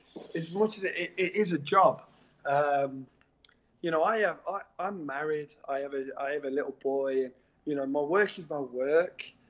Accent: England, United Kingdom; I'm an Englishman.

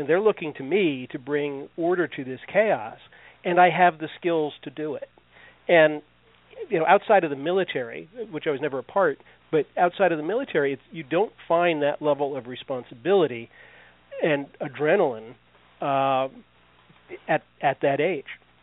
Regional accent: Virginia, United States; Well, I grew up in Virginia, right along the path for both of the Manassas campaigns in the Civil War.

